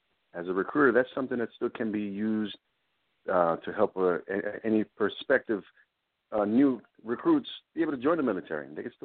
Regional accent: New York City, New York, United States; I'm from the Bronx, New York, and the branch I served, United States Navy, served 11 years.

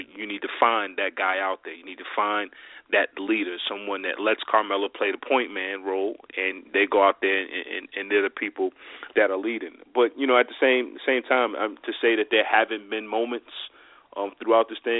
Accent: New York, United States; as a New Yorker, it's just really frustrating to see this team.

